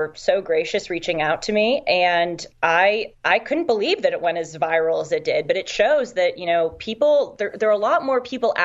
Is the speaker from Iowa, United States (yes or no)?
no; Los Angeles, California, United States; I told you that I'm from Los Angeles and I went to super lefty private schools. And then I went to Harvard.